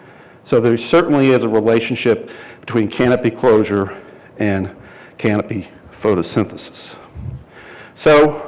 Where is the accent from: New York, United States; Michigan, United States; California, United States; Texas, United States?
New York, United States; also born or lived in Mississippi; I mean, I'm from New York and I lived in Mississippi for 6 years